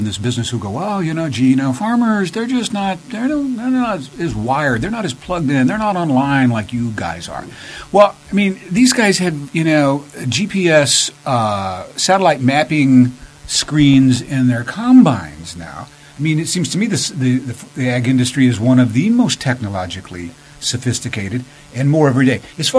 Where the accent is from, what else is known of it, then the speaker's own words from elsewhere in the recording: Kennett, Missouri, United States; I grew up in Kennett, Missouri, a town of 9,000 people in southeast Missouri